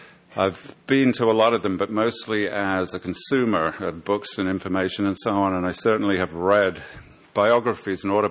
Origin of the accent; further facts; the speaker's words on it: Birmingham, West Midlands, United Kingdom; I grew up in Birmingham, England